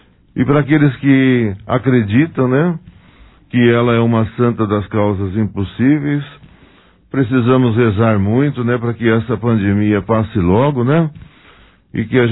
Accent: Fernando Prestes, São Paulo, Brazil; now in Monte Alto, Brazil; 36 anos que eu moro no bairro lá. Desde quando eu vim aqui de Fernando Prestes, eu vim para Monte Alto. Lá é meu lugar. Lá é onde eu resido

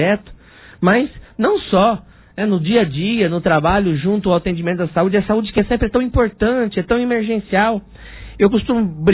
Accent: Aparecida, Brazil; do nosso distrito de Aparecida, onde nasci, cresci, estudei

